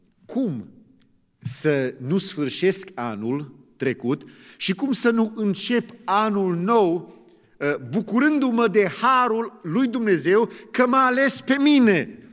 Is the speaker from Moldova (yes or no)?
no; United States; Când eram copil, în America, când se juca la sport